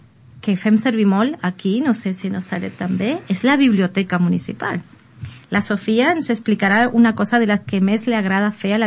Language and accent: Catalan; Uruguay; Catalan is a second language; A mi també, jo soc d'Uruguai